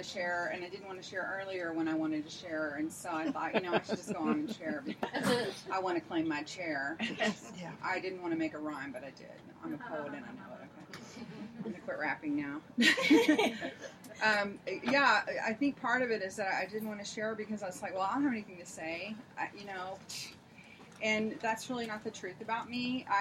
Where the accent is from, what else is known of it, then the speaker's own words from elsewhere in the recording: Houston, Texas, United States; now in Alvin, United States; And I'm from Texas. I grew up in Houston, and I live in Alvin now.